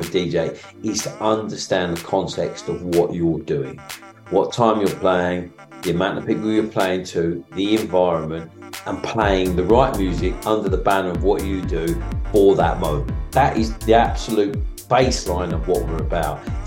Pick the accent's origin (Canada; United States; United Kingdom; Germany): United Kingdom; Maidstone, South East England; I grew up in Maidstone in Kent. Mm-hmm. When I grew up, it was in the 80s